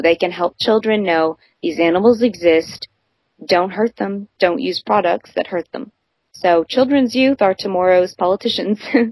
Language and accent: English; Canada; now in South Korea; I like to think of myself as a Canadian, yeah. Canadian Asian. I'm actually from Canada